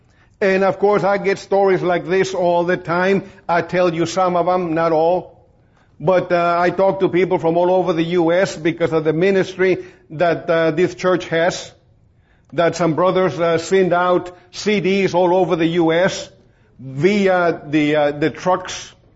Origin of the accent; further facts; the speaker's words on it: Texas, United States; born there; I said, I'm Hispanic. I'm an American born here in Texas, but I speak Tex-Mex.